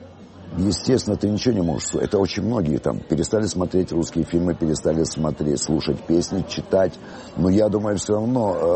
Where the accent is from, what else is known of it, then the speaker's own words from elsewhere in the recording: Kyiv, Ukraine; я родился в Украине, я киевлянин коренной.